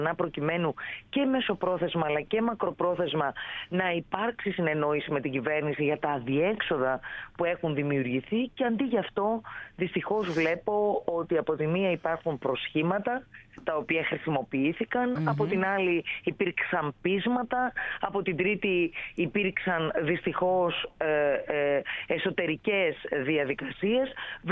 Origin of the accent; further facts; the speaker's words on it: Larissa, Thessaly, Greece; γιατί είναι και ο τόπος μου αυτός και τους ξέρω καλά.